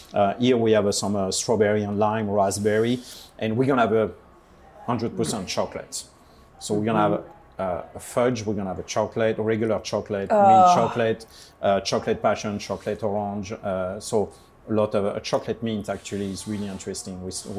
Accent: Paris, Île-de-France, France; I'm from Paris, actually.

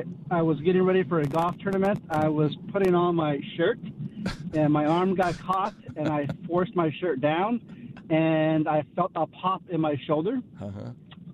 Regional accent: California, United States; I grew up in middle California.

